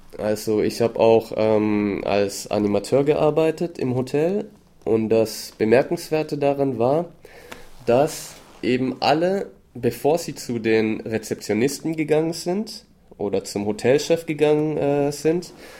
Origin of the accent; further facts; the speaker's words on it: Germany; born there; meine Mutter kommt aus Argentinien, mein Vater aus Italien und ich bin in Deutschland geboren und bin deswegen dreisprachig aufgewachsen mit Deutsch, Spanisch und Italienisch. Und ab der 3. Klasse habe ich Französisch gelernt und Englisch kam dann ab der 5. Klasse dazu.